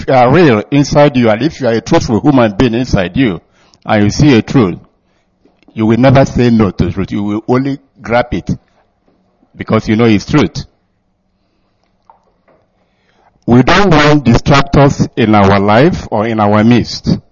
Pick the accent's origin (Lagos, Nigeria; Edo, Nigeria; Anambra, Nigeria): Anambra, Nigeria; Alo; I'm from Alo, Idemili local government area of Anambra State, Biafra land.